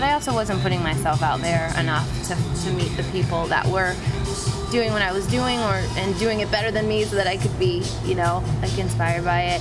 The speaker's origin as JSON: {"language": "English", "region": "New Jersey", "country": "United States", "tie": "born or raised there", "also_born_or_lived": "Colorado", "moved": "as an adult", "said": "No, I'm a Jersey girl."}